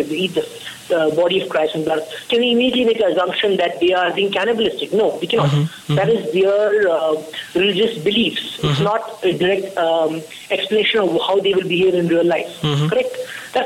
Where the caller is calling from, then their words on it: Bangalore, Karnataka, India; Yes, I'm in Bangalore, yes.